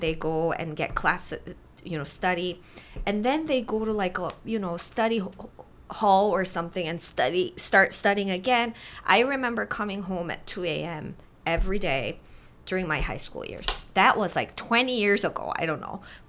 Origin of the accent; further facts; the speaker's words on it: South Korea; moved away as an adult; now in United States; by the time that I went to the U.S., I had my identity as Korean.